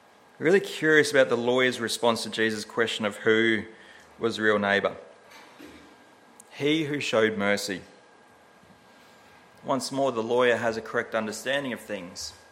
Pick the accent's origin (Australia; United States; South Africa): Australia; New South Wales; I'm from New South Wales